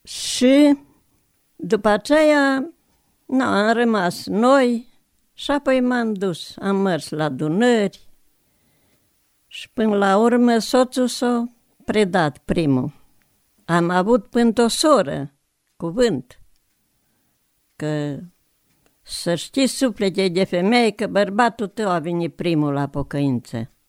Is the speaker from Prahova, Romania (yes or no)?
no; Lemniu, Sălaj County, Romania; born there; M-am născut în 1930, în Lemniu, comuna Letca. Am fost 5 fete.